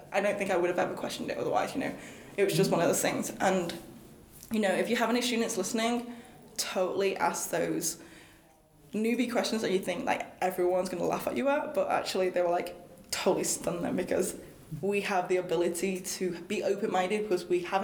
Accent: Manchester, North West England, United Kingdom; I live in Manchester. Manchester's my hometown. Manchester's my city. And I would love to share what I know about Manchester to everyone else.

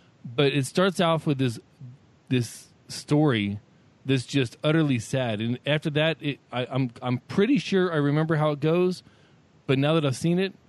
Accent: California, United States; I grew up in California. I'm not moving back.

